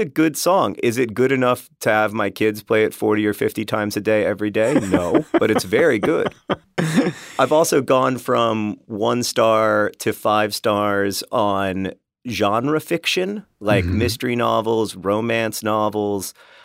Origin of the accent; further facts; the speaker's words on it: Alabama, United States; I grew up in Alabama, for context.